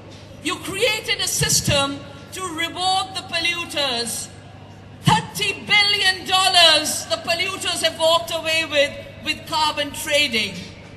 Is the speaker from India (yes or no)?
yes; the Himalaya, India; I come from the Himalaya. Our glaciers are melting. Our villages are getting flooded out or drying up.